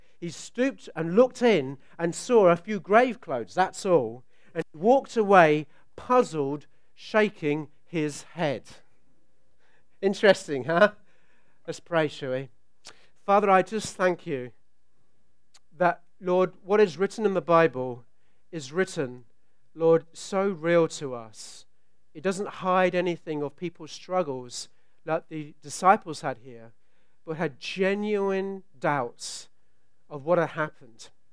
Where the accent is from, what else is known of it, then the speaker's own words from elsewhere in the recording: England, United Kingdom; you can tell my accent that I'm from Australia, as most people think, but I'm not. I'm actually from England, but it confuses people because I look Chinese as well.